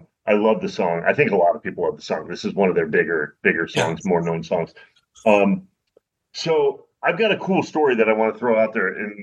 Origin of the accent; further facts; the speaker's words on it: Ireland; I'm like, yeah, I'm Irish.